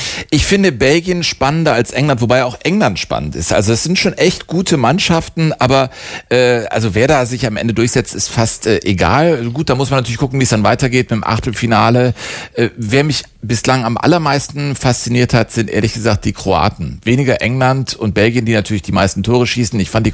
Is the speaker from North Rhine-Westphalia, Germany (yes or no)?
yes; Cologne, North Rhine-Westphalia, Germany; Und ich komme aus Köln.